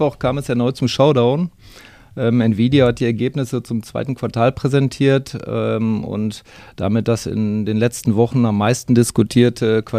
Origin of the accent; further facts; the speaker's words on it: Dülmen, North Rhine-Westphalia, Germany; now in Lüdinghausen, Germany; ich bin 49 Jahre alt, quasi ein Kind des Geschäftsgebiets. Ich bin in Dülmen aufgewachsen und lebe seit 2015 im schönen Lüdinghausen.